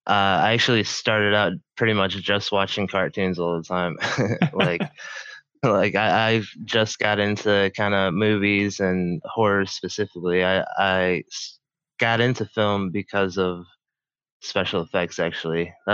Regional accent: Illinois, United States; now in Minnesota, United States; because I'm not actually from Minnesota. I'm from like the Chicago, like a little south of Chicago.

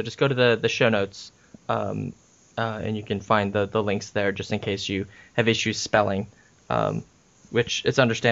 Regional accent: West Coast, United States; 'Cause I'm from the West Coast, and we still ride horses and stuff out there

